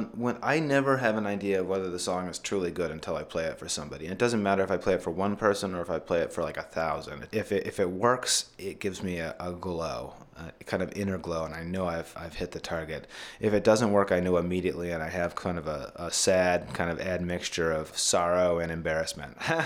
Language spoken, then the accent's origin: English; Idaho, United States; I'm from Idaho originally, so writing about the West was something that's always been in my head.